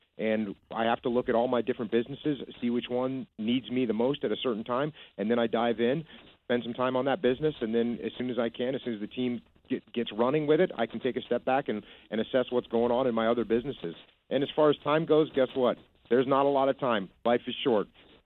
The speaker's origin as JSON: {"language": "English", "region": "East Coast", "country": "United States", "tie": "born or raised there", "said": "I grew up on the East Coast. I grew up in the hardcore scene"}